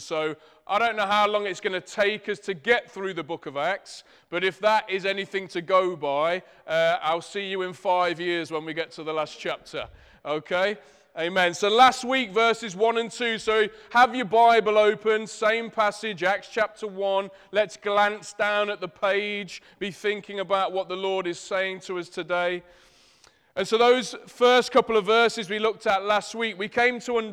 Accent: Leicester, East Midlands, United Kingdom; accent: Leicester; I know my Leicester accent makes it sound like an axe that you're going to chop something

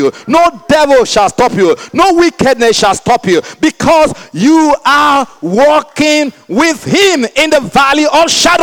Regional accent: Nigeria; Sometimes we look at our nation, we say, I'm from Nigeria, we say, where are we going?

